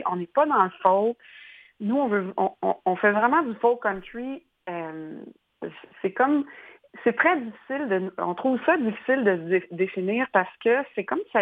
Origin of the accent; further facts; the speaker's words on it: Quebec, Canada; now in Montreal, Canada; moi je suis une Montréalaise hybride, Laurentide, Canton de l'Est. J'ai beaucoup déménagé dans ma vie avec mes parents, mais là je vis à Montréal.